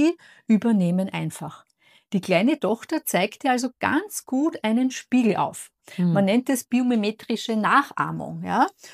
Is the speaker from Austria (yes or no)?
yes; Lower Austria, Austria; ich komme zwar ursprünglich aus Niederösterreich